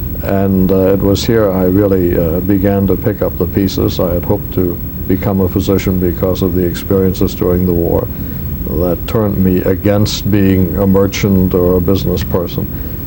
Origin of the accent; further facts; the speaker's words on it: Hamburg, Germany; also born or lived in Berlin; And while born in Berlin, Germany, I grew up in Hamburg, and that is one of the great cities of the world.